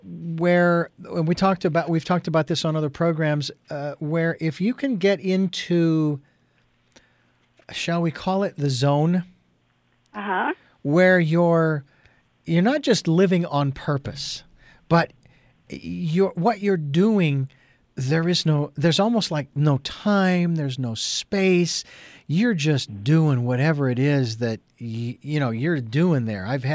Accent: Phoenix, Arizona, United States; moved away as an adult; And you are located in, oh my gosh, my hometown of Phoenix, Arizona.

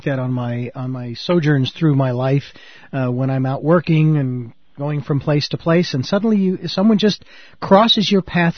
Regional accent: Phoenix, Arizona, United States; now in Santa Barbara, United States; I know that when people moved to my hometown of Phoenix, Arizona, when I was growing up and as I was in broadcasting there

